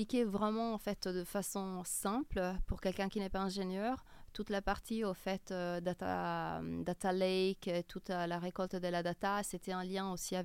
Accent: Milan, Lombardy, Italy; French is a second language; Puis je suis originaire de Milan. Donc, Milan.

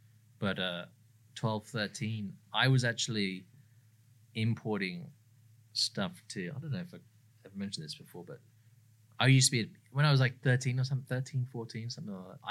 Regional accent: England, United Kingdom; I'm from England originally.

